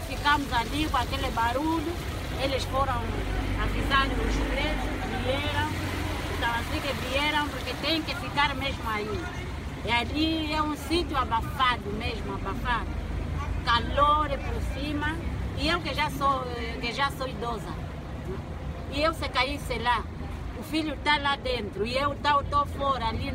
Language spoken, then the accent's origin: Portuguese; Angola; Nem aparece que somos angolanos. Não aparece que somos angolanos.